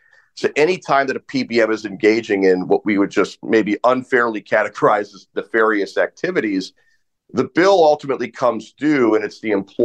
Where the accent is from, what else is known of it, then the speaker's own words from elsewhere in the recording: Ohio, United States; In my home state of Ohio, we found, this is actually how I started doing what I do.